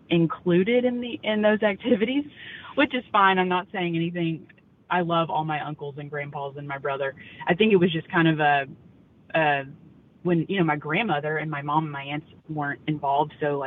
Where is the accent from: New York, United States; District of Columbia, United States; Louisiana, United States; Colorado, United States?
Louisiana, United States; Yeah, so growing up, honestly, I was not really, I grew up in North Louisiana, and all the men in my family were super active outdoors, especially duck hunting.